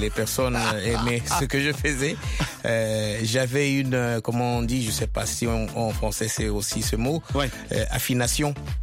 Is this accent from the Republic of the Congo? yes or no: yes; Brazzaville, Republic of the Congo; born there; Oui, oui, je suis né au Congo-Brazzaville, à 52 ans derrière.